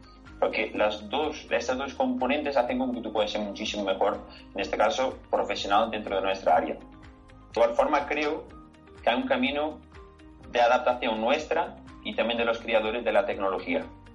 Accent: Lisbon, Portugal; Spanish is a second language; now in Badajoz, Spain; soy portugués, de Lisboa, de esa maravillosa ciudad, que para quien no conoce, les recomiendo muchísimo que las conozca, porque merece muchísimo la pena, tú lo podrás decir. Y actualmente viviendo en Badajoz

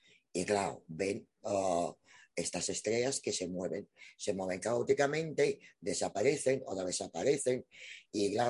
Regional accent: Ukraine; born there; Spanish is a second language; moved away; yo soy ucraniana realmente. A ver, yo he nacido en la Unión Soviética, pero nací en República de Ucrania.

